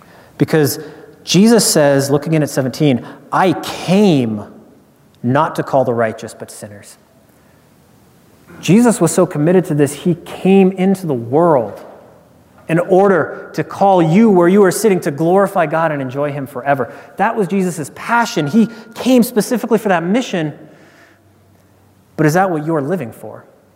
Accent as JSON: {"language": "English", "region": "Nebraska", "country": "United States", "said": "And I'm a bumpkin from Nebraska who just got there."}